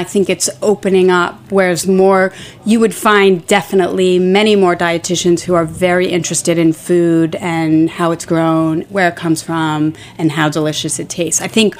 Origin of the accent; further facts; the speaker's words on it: Port Jefferson, New York, United States; also born or lived in Stony Brook; I grew up on Long Island.